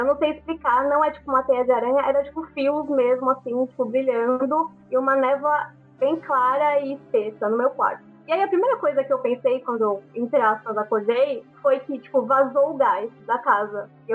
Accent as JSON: {"language": "Portuguese", "town": "Santos", "region": "São Paulo", "country": "Brazil", "said": "Então, eu tenho 19 anos, sou de Santos"}